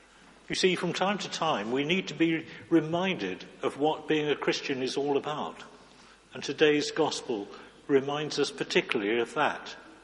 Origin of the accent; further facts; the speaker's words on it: England, United Kingdom; Well, being English, we always queue up, don't we?